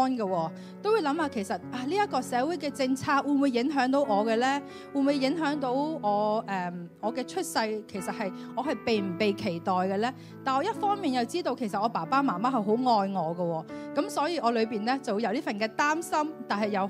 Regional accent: China; born there; 因為呢我出生在中國大陸一個的小漁村

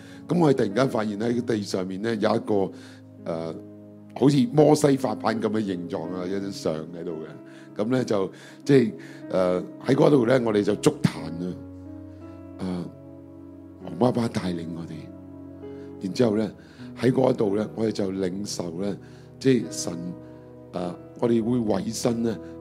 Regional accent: China; 因為我係終於嚟到啦，作為中國人，我係終於嚟到。

